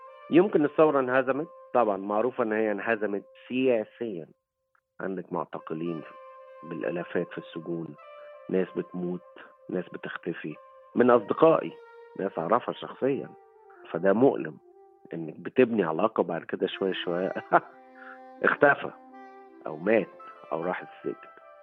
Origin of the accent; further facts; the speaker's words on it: Egypt; لكن في الآخر هويتي أنا مصري وافتخر يعني